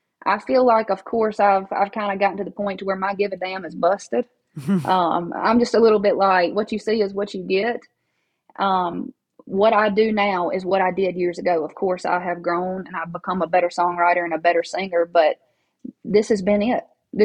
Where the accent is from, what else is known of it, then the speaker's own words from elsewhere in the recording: Baskin, Louisiana, United States; now in Nashville, United States; When I moved to Nashville in 2011, I didn't know anybody. There was this one guy from my hometown, Baskin, who wanted to be a singer, songwriter, producer back in the late 70s.